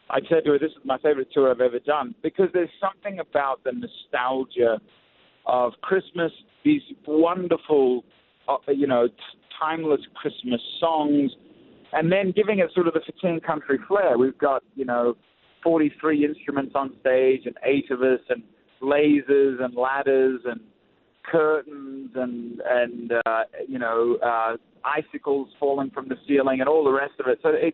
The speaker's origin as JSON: {"language": "English", "country": "Australia", "accent": "Australian", "lives_now": "Nashville, United States", "said": "I hope you can still tell. I live in Nashville, so my accent's been a bit compromised. But Australia is still part of the British Commonwealth"}